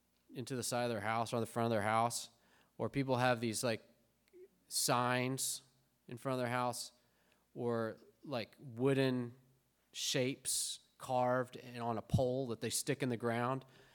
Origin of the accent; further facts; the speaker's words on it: Arkansas, United States; family went to Arkansas a couple weeks ago, and I grew up there. And to be honest with you, when I was growing up in Arkansas, I thought it was normal.